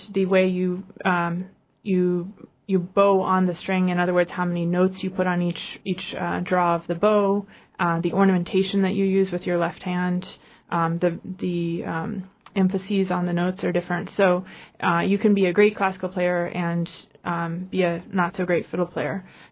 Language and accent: English; Fairbanks, Alaska, United States; Yeah, I'm from Fairbanks, and as you said, my dad was a bush pilot and owned a small air service up there for a number of years